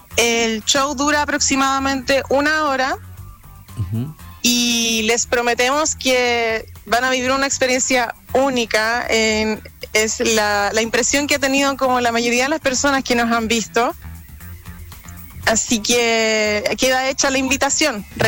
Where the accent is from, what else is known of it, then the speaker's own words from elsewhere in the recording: Santiago, Santiago Metropolitan Region, Chile; nosotras somos todas de Santiago